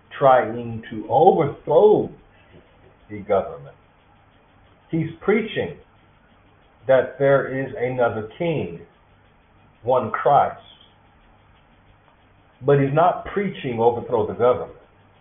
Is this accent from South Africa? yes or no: yes; South Africa; If I have a vote and I'm South African, I'm going to vote for